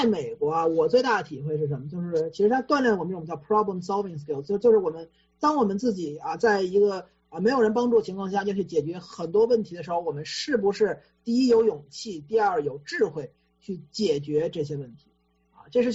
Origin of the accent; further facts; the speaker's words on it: Beijing, China; now in United States; 我是北京人，就在北京啊